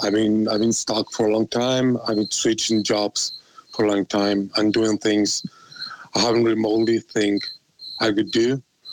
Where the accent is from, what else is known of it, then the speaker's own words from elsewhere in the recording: Argentina; I'm from Argentina